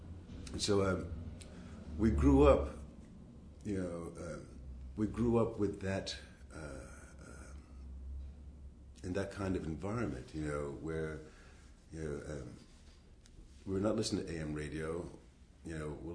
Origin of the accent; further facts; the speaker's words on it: New Jersey, United States; also born or lived in New York; So I was born in New York, but raised in New Jersey, but it was always, you know, trying to get back to the city, you know.